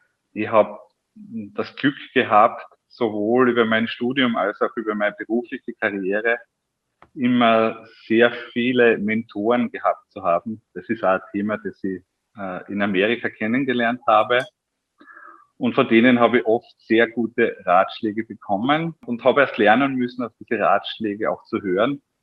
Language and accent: German; Styria, Austria; ich komme aus der Obersteiermark